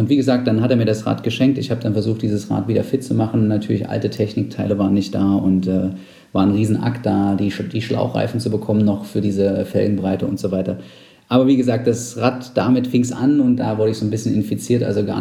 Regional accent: Saxony-Anhalt, Germany; also ich komme aus Sachsen-Anhalt ursprünglich

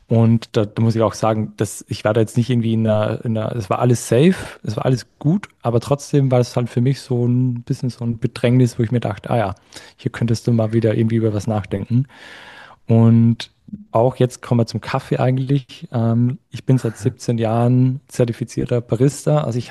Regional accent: Austria; Ich wollte immer so, hey, hier ist bei uns in Österreich ist so schön, ich muss nicht unbedingt weg.

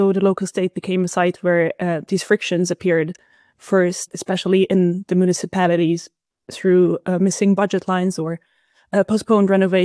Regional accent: Hungary; English is a second language; I grew up in Hungary and national politics always felt very totalizing in a way.

